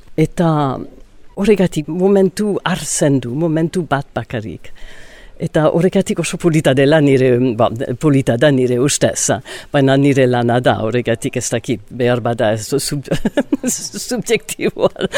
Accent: Ciboure, Nouvelle-Aquitaine, France; Basque is a second language; also born or lived in New York, United States; Eta, New Yorken jaio nintzen, baina txikitan zibururra. Joan nintzen, burasoekin, eta haiek Ziburun bizi ziren, urte asko, amar urte, gutxikora bera, eta Ziburuko eskolara joan nintzen, eta gero Amerikara itzuli ginen, eta gero Londresara joan nintzen

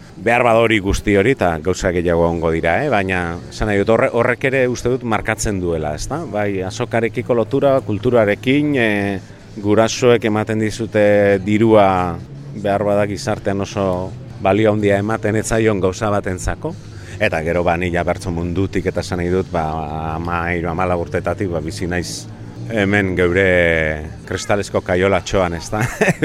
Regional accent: Durango, Basque Country, Spain; Durangarra naiz

